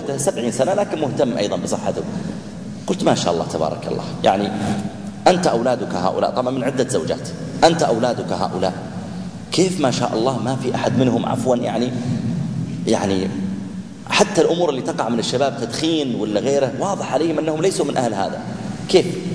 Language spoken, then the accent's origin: Arabic; Asir, Saudi Arabia; كان عندي محاضرة في منطقة في الجنوب عندنا في أبها،